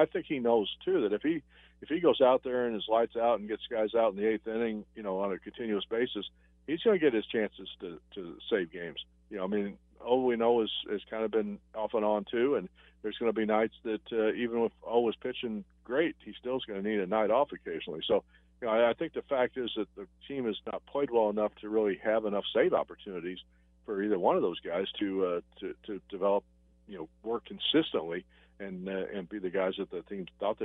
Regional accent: Springfield, Missouri, United States; I grew up in Springfield, Missouri.

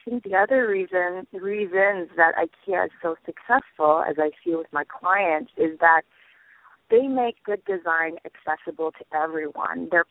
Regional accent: East Coast, United States; Well, so I am not a Southern California native. I'm from the East Coast.

